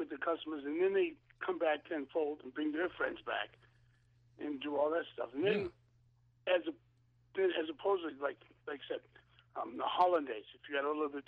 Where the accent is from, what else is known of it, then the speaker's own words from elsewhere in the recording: Massachusetts, United States; Came to the first, but I'm from the Cape Cod.